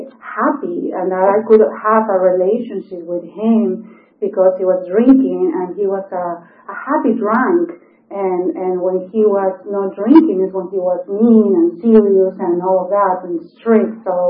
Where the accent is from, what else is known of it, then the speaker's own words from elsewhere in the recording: Lima, Peru; And so I was raised in Lima, in Peru, in South America.